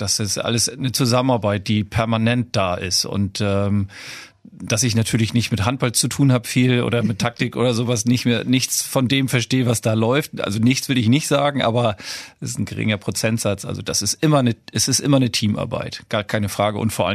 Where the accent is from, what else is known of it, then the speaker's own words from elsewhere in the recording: Malente, Schleswig-Holstein, Germany; Ich bin da aufgewachsen. Also zwischen meinem 6. und 11. Lebensjahr hatte ich das Paradies mit Halle und wann ich wollte.